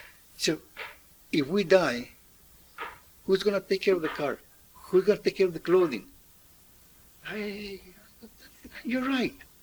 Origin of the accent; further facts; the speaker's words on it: California, United States; born there; I was born in California, I'm going back.